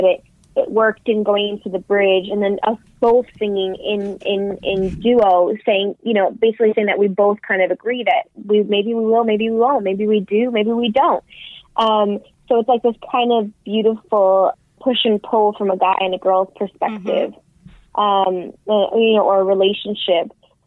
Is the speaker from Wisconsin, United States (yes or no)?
no; New York City, New York, United States; Yeah, I grew up in New York City